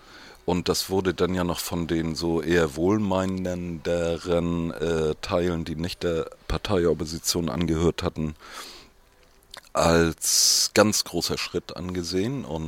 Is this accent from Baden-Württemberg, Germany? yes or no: no; Kiel, Schleswig-Holstein, Germany; Ich habe noch in meiner Heimatstadt in Kiel an dem Nachmittag gesessen